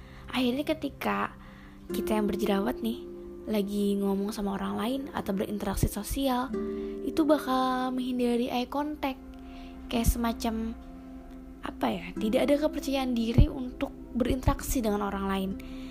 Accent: South Kalimantan, Indonesia; orang Banjar tuh ya, Kalimantan Selatan tempat asal aku

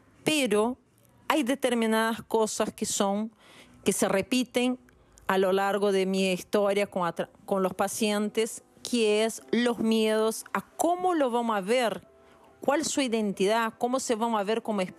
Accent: Brazil; moved away; Yo soy brasileña, hace 22 años que estoy acá.

